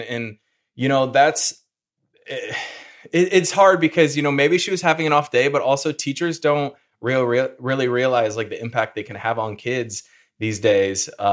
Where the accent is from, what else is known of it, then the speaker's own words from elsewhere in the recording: Peoria, Illinois, United States; Well, you know that I'm from the Peoria area in Illinois, so I did grow up rooting for the Bulls.